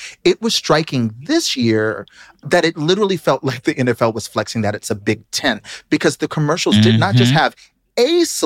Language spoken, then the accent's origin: English; Texas, United States; things that when you're growing up in Texas, we're all like, yeah, our problems are bigger here too.